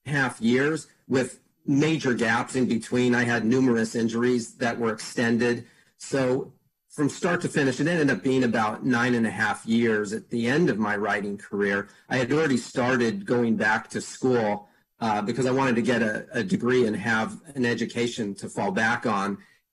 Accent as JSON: {"language": "English", "town": "San Diego", "region": "California", "country": "United States", "tie": "born or raised there", "said": "So I grew up in San Diego, not too far from the Del Mar Thoroughbred Club."}